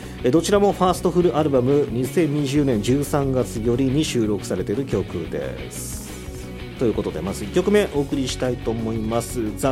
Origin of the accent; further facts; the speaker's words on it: Nagasaki, Japan; 僕の地元長崎ソングとかもまた作ってほしいな